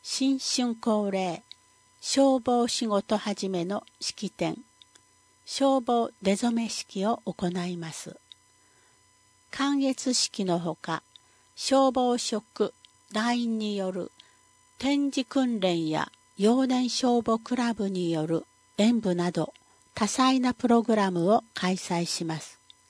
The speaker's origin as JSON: {"language": "Japanese", "region": "Hawaii", "country": "United States", "lives_now": "Japan", "said": "私は出身がハワイなので、少数派なんてほとんどいませんでした。 でも沖縄では私は本当に少数派の一人です。"}